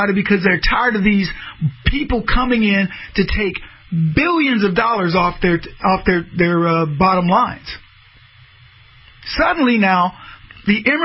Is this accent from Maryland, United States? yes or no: no; Texas, United States; I grew up in Texas.